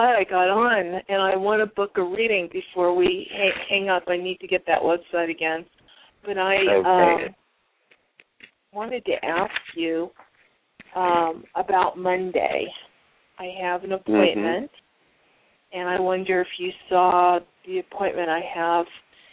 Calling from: Tucson, Arizona, United States; I'm calling from Tucson.

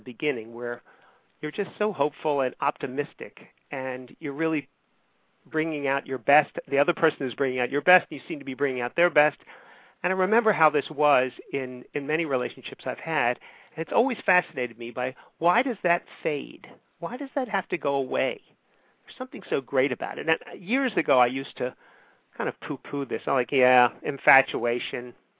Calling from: Rockville, Maryland, United States; I'm calling from Rockville, Maryland, just outside of Washington, D.C.

